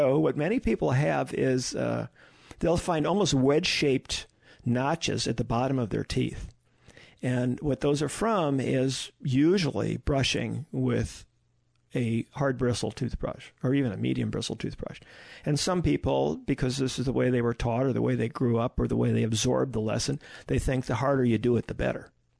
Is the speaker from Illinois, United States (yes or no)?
yes; Chicago, Illinois, United States; I had enough painful experiences when I was young growing up in Chicago.